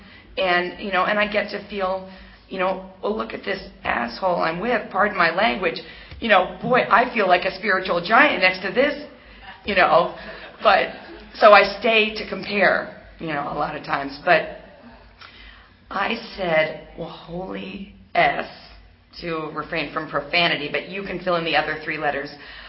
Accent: U.S. Virgin Islands; you know, I'm from the Virgin Islands. If any of you were in my home meeting of about 6 people

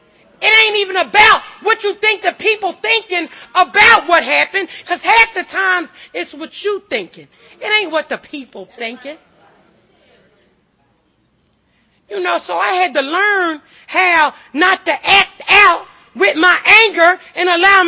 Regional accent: Philadelphia, Pennsylvania, United States; from West Philly.

